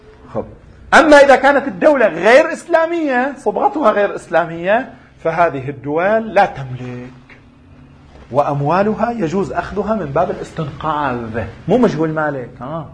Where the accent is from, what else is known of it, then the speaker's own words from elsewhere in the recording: Lebanon; عندنا في لبنان يكون رئيس الدولة